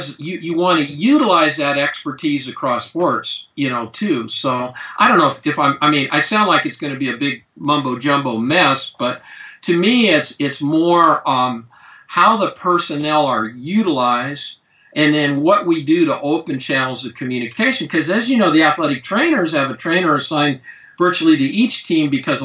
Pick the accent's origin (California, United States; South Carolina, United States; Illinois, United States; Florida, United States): California, United States; Santa Barbara; I'm from Santa Barbara. I went to Fresno State and went back